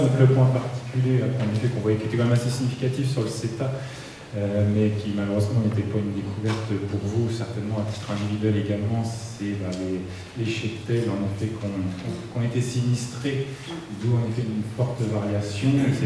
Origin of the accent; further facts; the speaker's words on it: Alençon, Normandy, France; Je suis natif de l'Orne, je suis né à l'hôpital d'Alençon, si vous voulez tout savoir.